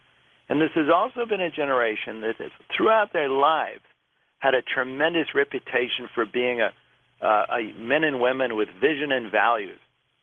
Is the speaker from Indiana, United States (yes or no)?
no; California, United States; I grew up in California then